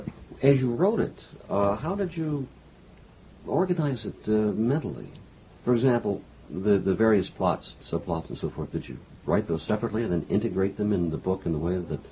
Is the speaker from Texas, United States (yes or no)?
yes; Houston, Texas, United States; I grew up in Houston, Texas, and in the time I grew up there, there was a color line that was very severe